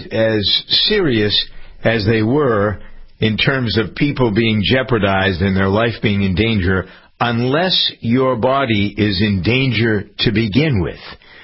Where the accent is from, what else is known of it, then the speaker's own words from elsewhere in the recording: East Coast, United States; Maybe it is, because I grew up on the East Coast.